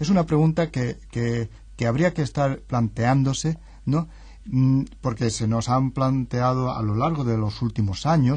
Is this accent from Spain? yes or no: yes; Castilla-La Mancha, Spain; aunque soy manchego, el mar siempre me ha traído